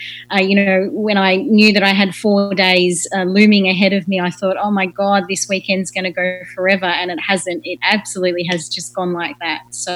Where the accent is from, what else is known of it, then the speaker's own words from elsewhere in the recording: Sydney, New South Wales, Australia; I am from Sydney, Australia